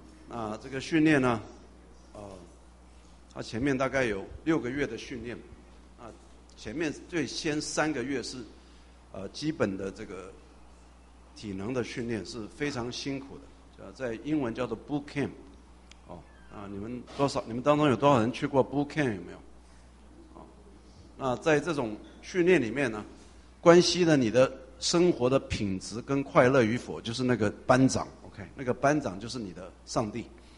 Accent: Taiwan; 我是从台湾来啊，在台湾呢、啊，在过去啊，每一个男性都要当兵才能出来，要受军训。

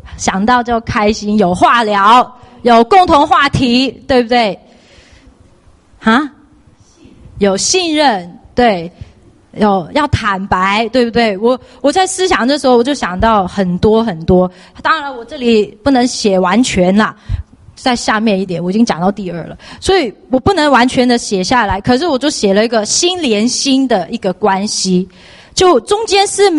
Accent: Hong Kong; now in United States; 我记得以前小时候在香港，我不需要很努力的去建立什么关系

